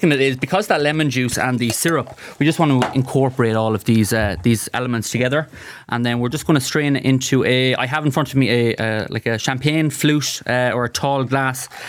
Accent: Connacht, Ireland; because I know growing up in Leitrim.

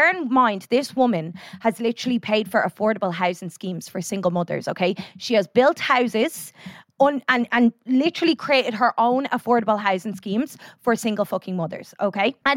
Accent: Ireland; Like, I feel like when we're Irish people, when we're given a compliment, we'll turn around and be like, ah, no, I'm not.

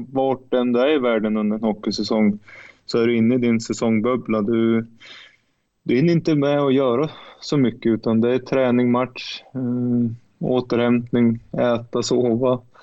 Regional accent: Sweden; moved away as an adult; now in Yaroslavl, Russia; En Audi kör jag hemma i Sverige och en Hyundai har jag här i Jaroslav.

